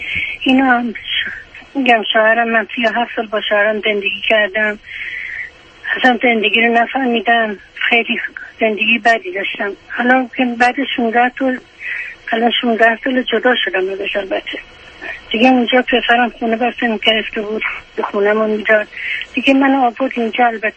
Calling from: Chicago, Illinois, United States; من از شیکاگو تلفن

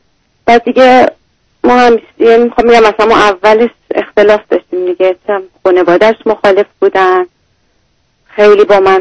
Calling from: United States; الان از آمریکا هستم.

